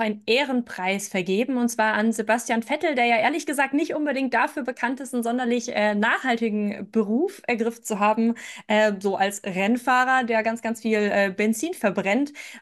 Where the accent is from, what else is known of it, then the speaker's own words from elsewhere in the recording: Wiesbaden, Hesse, Germany; Ich komme aus Wiesbaden, wie wir mit dem Zug nach Mainz zu meiner Tante gefahren sind